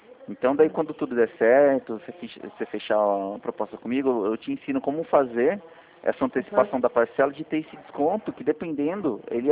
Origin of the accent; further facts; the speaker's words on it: Itu, São Paulo, Brazil; eu sou daqui de Itu, interior de São Paulo.